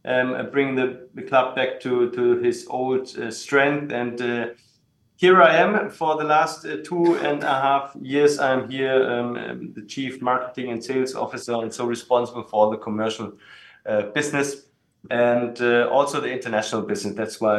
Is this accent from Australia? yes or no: no; Baden-Württemberg, Germany; I'm from Swabia. Stuttgart is Swabia.